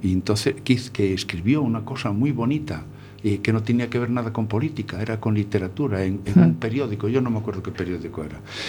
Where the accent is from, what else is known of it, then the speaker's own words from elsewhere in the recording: Ourense, Galicia, Spain; para mí, que cuando me crié en Orense, para mí Orense era como mi casa, porque todos nos conocíamos.